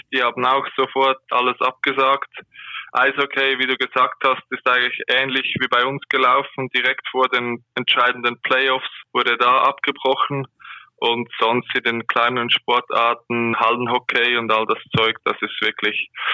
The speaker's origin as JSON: {"language": "German", "region": "Aargau", "country": "Switzerland", "lives_now": "Zurich, Switzerland", "said": "Nur mein Wohnort. Ich komme eigentlich aus dem Kanton Aargau. An der deutschen Grenze."}